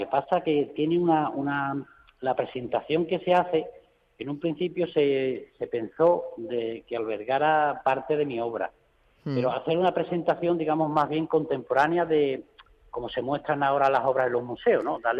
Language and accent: Spanish; Olvera, Andalusia, Spain; Ya te digo que el monumento está en Torrealáquime, yo soy de Olvera.